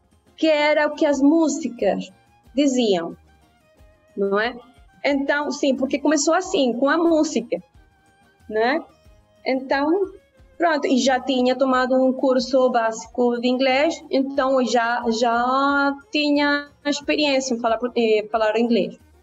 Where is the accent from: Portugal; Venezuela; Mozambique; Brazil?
Venezuela; Cagua, Aragua; also born or lived in Caracas; eu nasci em Caracas no dia 12 de junho de 1978 e morei lá até que fiz 5 anos. Sim? Meu pai tinha lá um restaurante, mas decidiu mudar para Cagua porque tinha comprado outro. E foi cá em Cagua